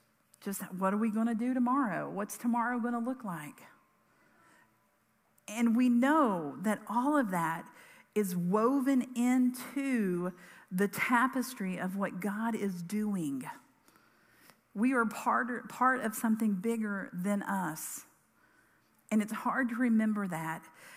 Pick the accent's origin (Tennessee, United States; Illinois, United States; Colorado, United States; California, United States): Tennessee, United States; Karns; I grew up in Carnes, like Carnes, like back when it was just farmland on Emory Road and not subdivisions every 10 feet. And more than that, my mom grew up in Carnes and my grandparents grew up in Carnes.